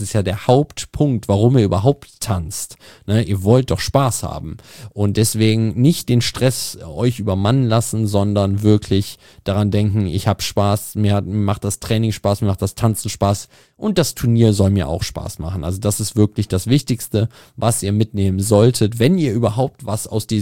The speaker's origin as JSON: {"language": "German", "town": "Lichtenberg", "country": "Germany", "tie": "born or raised there", "said": "Und der letzte Hinweis, meine Heimat ist Lichtenberg."}